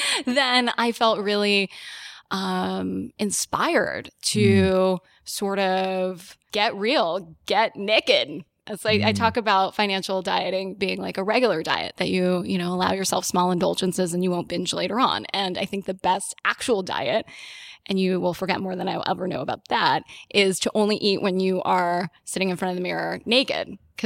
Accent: United States; They were immigrants. So I'm first generation American.

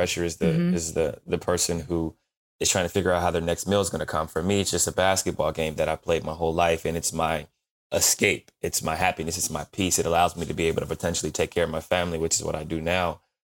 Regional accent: Canton, Ohio, United States; I grew up in Canton, Ohio, mm-hmm. small city. Steel mills, you show up and you do your job and you go home type of mentality.

